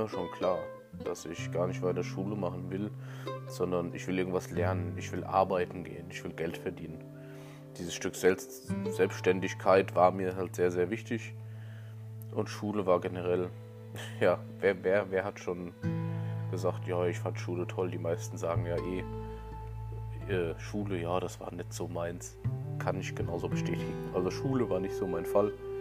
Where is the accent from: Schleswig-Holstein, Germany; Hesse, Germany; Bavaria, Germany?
Hesse, Germany; Elz; Ich bin in Elz aufgewachsen, also auch hier in einem Nachbarort von Limburg. Da bin ich auch zum Kindergarten und zur Grundschule gegangen.